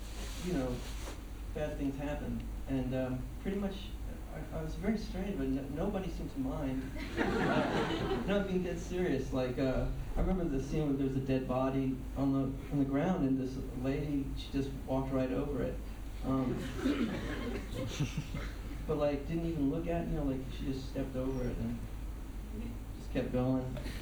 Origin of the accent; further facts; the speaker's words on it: Nashville, Tennessee, United States; Well, the South is where I grew up. I grew up in Nashville